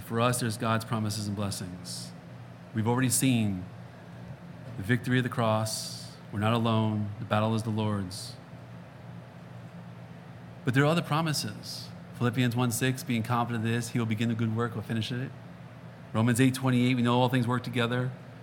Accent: Northeast, United States; Growing up in the Northeast, we had those hornet nests and stuff.

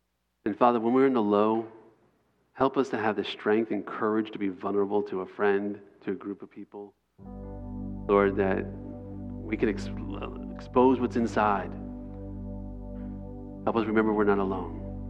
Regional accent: New York, United States; And I'm from New York. I can be really raw.

